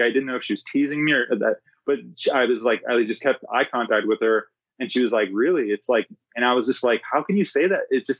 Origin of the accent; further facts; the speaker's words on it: North Carolina, United States; I grew up in, like I said earlier, I grew up in North Carolina. So I grew up doing a lot of camping and hiking